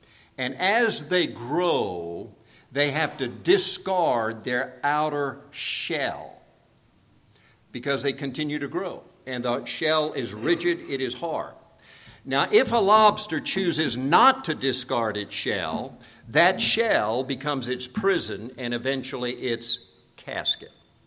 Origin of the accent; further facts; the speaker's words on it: South Korea; moved away; When I was growing up in Korea, my folks were missionaries, we would get the big Montgomery Ward catalog.